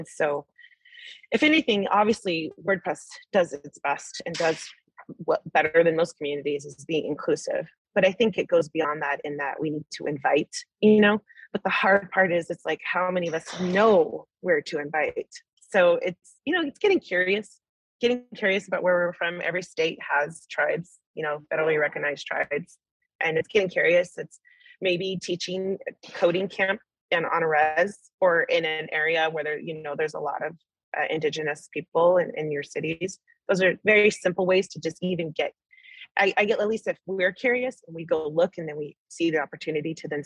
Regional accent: Reno, Nevada, United States; my tribe is located in Nevada, like just outside of Reno, which is my hometown.

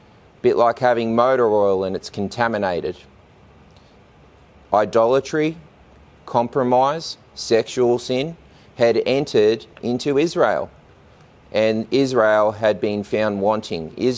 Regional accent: Australia; Some people say it Baal, but I'm an Aussie, so I say Baal.

